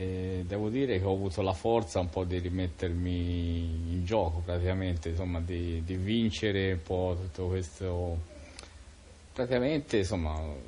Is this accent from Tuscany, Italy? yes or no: yes; Prato, Tuscany, Italy; Sono di Prato.